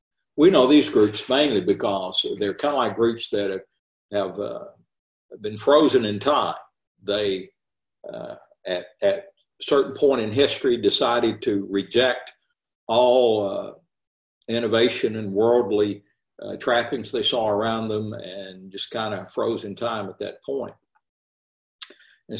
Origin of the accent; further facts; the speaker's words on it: Lawrenceburg, Tennessee, United States; When I grew up in Lawrenceburg, Tennessee, there was a Mennonite group, a community just out of town.